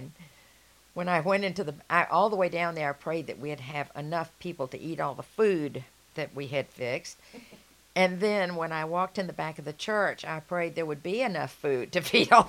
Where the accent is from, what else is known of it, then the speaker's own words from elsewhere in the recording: Atlanta, Georgia, United States; I grew up in Highland, Virginia, you know, Virginia Highlands, name has changed